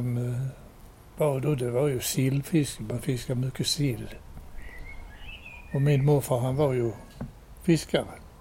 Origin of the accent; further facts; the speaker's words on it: Abbekås, Skåne, Sweden; Nej, jag är född i Abbekås.